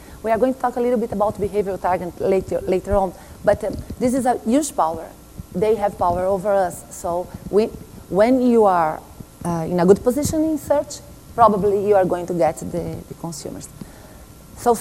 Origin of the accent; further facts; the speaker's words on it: Brazil; English is a second language; I'm from Brazil, I forgot to say that.